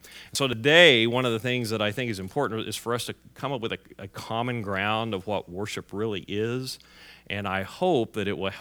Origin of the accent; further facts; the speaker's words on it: Oklahoma City, Oklahoma, United States; moved away as an adult; I grew up in Oklahoma City. I grew up in a very conservative, traditional Disciples of Christ church.